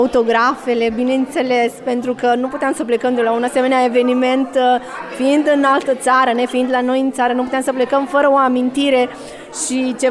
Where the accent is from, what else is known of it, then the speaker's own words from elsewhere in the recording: Vrancea County, Romania; now in Italy; Sunt de lângă Focșani